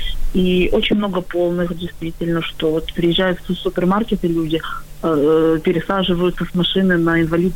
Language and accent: Ukrainian; Odesa, Odesa Oblast, Ukraine; я з Одеси.